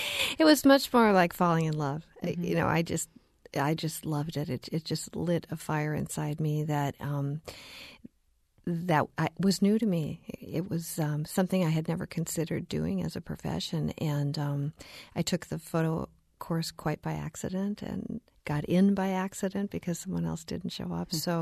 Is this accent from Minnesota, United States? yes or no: yes; Minnesota, United States; No, I grew up in Minnesota, and my family didn't have the means to travel.